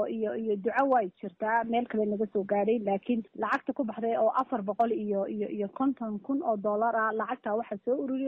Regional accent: Degehabur, Somali Region, Ethiopia; anu magaalada Dhagaxbuur baan ka soo jeedaa

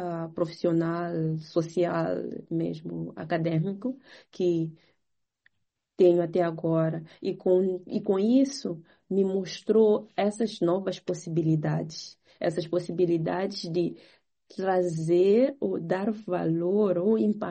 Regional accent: Mozambique; E sendo moçambicana, hoje eu digo que não existe nenhum lugar no mundo que eu ia gostar de viver para sempre, além do meu próprio país, né?

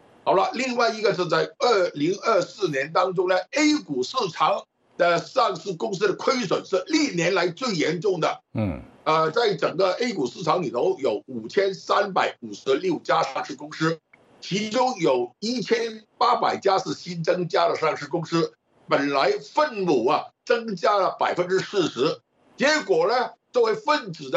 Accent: Hong Kong; 首先更正一下，我是香港的

